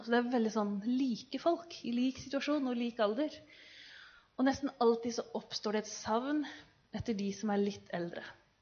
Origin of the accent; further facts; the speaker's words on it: Kristiansand, Agder, Norway; accent: Hannevikåsen dialect; for jeg kommer fra Hannevikåsen. Jeg har den veldig særegne Hannevikåsen-dialekten, som dere hører. Men altså kristiansander, og har gått på Oksvik videregående, og brukt mye ungdomstiden min på Flekkerøya, faktisk.